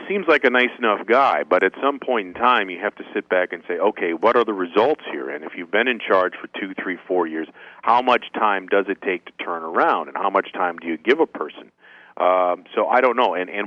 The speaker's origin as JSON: {"language": "English", "region": "Minnesota", "country": "United States", "tie": "born or raised there", "said": "Well, I grew up in Minnesota, so I'm a longtime Vikings fan"}